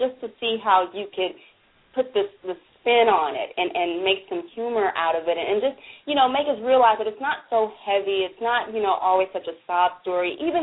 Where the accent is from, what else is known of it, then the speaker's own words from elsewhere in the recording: Los Angeles, California, United States; I'm from South Central L.A.